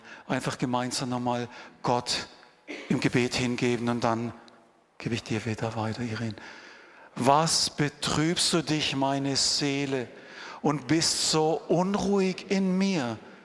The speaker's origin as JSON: {"language": "German", "country": "Germany", "lives_now": "Switzerland", "said": "für mich als ursprünglich Deutscher. Ich bin immer noch Deutscher, ich muss unbedingt meine Staatsbürgerschaft hier in der Schweiz noch beantragen."}